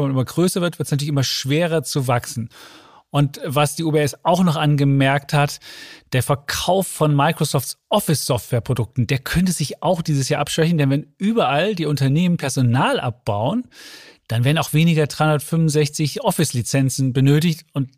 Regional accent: Leipzig, Saxony, Germany; als Leipziger, da darf man auch RB Leipzig-Fan sein.

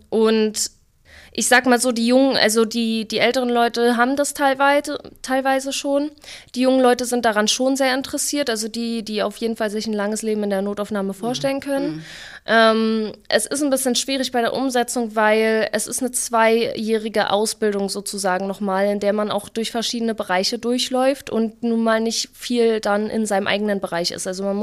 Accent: Berlin, Germany; now in Hanover, Germany; bin dann aber doch in Hannover kleben geblieben. Eigentlich komme ich nämlich aus Berlin und wollte nur 2 Jahre in Hannover bleiben. Ja, jetzt sind es schon 4.

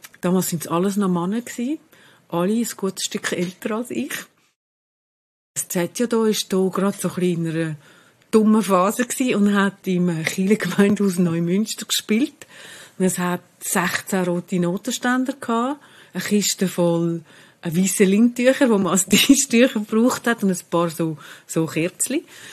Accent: Zurich, Switzerland; ich bin da in Zürich aufgewachsen, in der Schule, in Oberstrasse. Und habe auch hier in Zürich studiert, also Linguistik und Publizistik.

